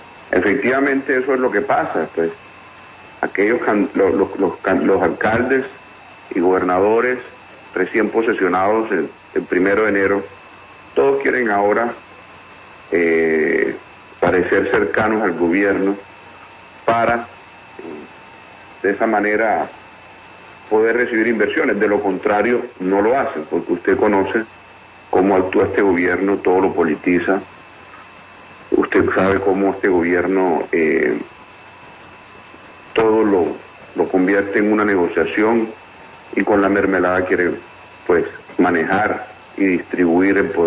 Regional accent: Cartagena, Bolívar, Colombia; born there; allá en Cartagena, mi ciudad natal

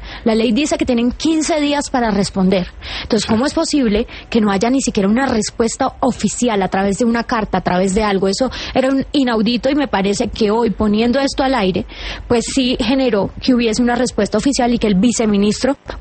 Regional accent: Cúcuta, Norte de Santander, Colombia; yo que soy de Cúcuta lo entiendo perfectamente.

